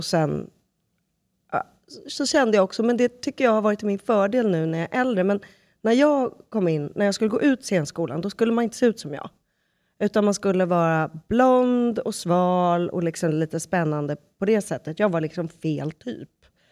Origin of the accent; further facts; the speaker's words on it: Sweden; born there; Men jag är född i Sverige. Men jag har liksom inte på svenskt blod i mig, om man säger så.